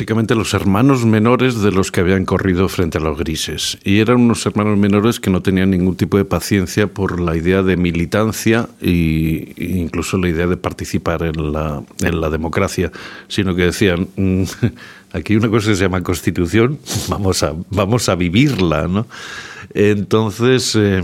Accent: Burgos, Castile and León, Spain; now in Madrid, Spain; Y yo vengo de Burgos, que aquello era muchísimo más.

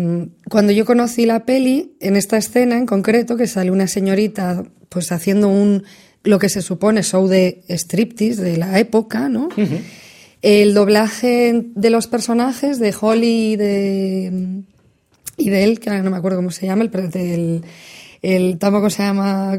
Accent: Barakaldo, Basque Country, Spain; Yo soy de Baracaldo

